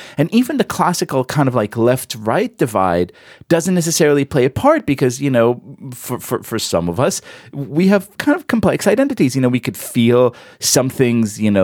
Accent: Israel; English is a second language; because I am from the Israel, I like the tribe metaphor very much, with the desert and the knife and the camel.

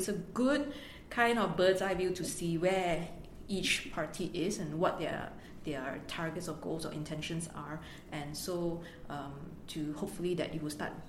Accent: Malaysia; So I think we're from Malaysia

